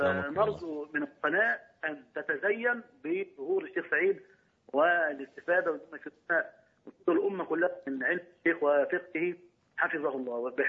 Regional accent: Alexandria, Alexandria Governorate, Egypt; من الاسكندرية.

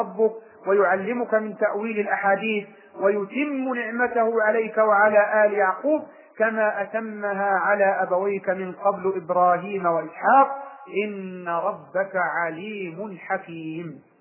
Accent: Egypt; وهذا المثل شائع عندنا في مصر، يقول يعطي الحلق للي بلو جان، مثل شعبي

